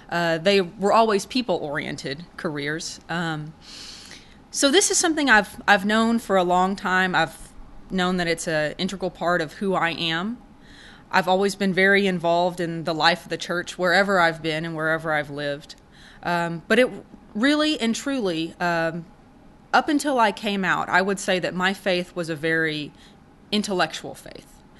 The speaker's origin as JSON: {"language": "English", "region": "the South", "country": "United States", "said": "We are both very proud Southerners."}